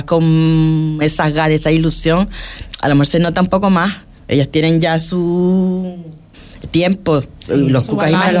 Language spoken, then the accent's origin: Spanish; Puerto del Rosario, Canary Islands, Spain; somos de Puerto, más limpio.